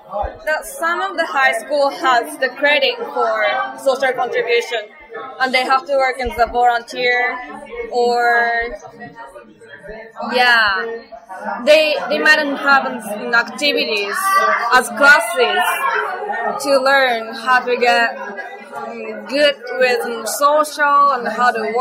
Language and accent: English; Alaska, United States; Because I'm from Alaska.